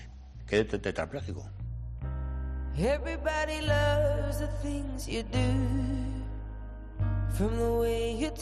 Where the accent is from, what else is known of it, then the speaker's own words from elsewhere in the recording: Ciudad Real, Castilla-La Mancha, Spain; born there; also born or lived in Madrid; Nací en Ciudad Real, digamos al principio de los años 50, del siglo pasado ya. Me trasladé a Madrid